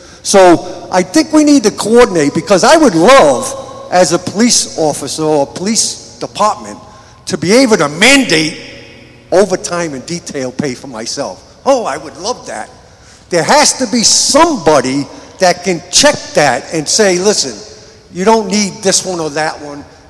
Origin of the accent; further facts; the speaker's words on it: Providence, Rhode Island, United States; which I come from Providence.